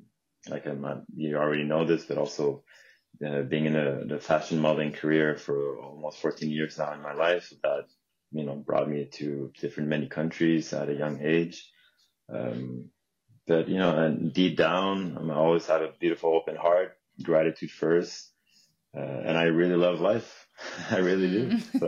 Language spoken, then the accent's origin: English; Montreal, Quebec, Canada; I am 32 years young, and I'm from beautiful Montreal, Canada. I'm back in my hometown now after traveling for about 3 years